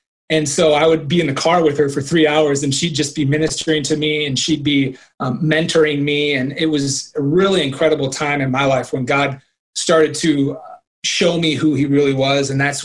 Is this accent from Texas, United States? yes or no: no; Minnesota, United States; I grew up in the church, Lutheran church. I'm from Minnesota, so Lutheran church is very predominant up here, you know, in Minnesota and Midwest.